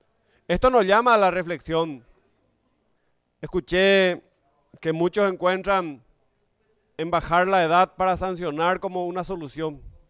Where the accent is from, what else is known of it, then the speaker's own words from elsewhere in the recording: Paraguay; es el tema que nos toca hoy como paraguayos